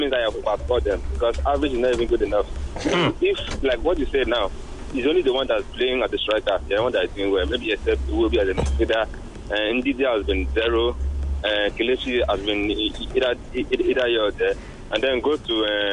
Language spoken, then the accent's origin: English; Lekki, Lagos, Nigeria; I'm from Lekki